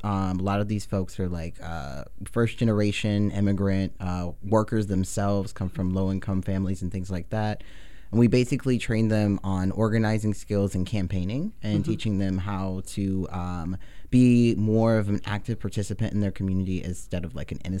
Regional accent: Atlanta, Georgia, United States; I came from Atlanta to move out here, and you know, labor organizing down there is really hard.

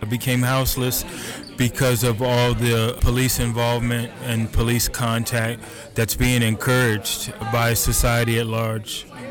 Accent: Denver, Colorado, United States; also born or lived in Texas / California; I was born and raised in Denver. However, I have lived in Texas and in California.

